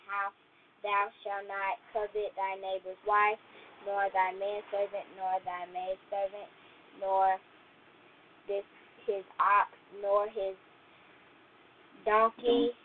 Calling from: Baton Rouge, Louisiana, United States; I'm calling from Baton Rouge, Louisiana.

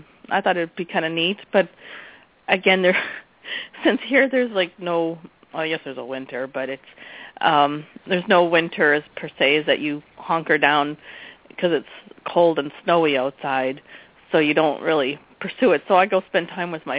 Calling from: Hawaii, United States; I'm actually calling from Hawaii.

